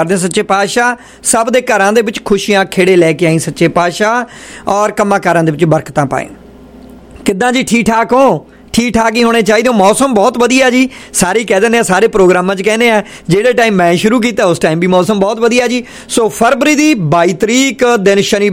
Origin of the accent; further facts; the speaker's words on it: Punjab, India; born there; moved away; ਅਸੀਂ ਜੰਮੇ ਉੱਥੇ ਹਾਂ ਇੱਥੇ ਰਹਿ ਰਹੇ ਹਾਂ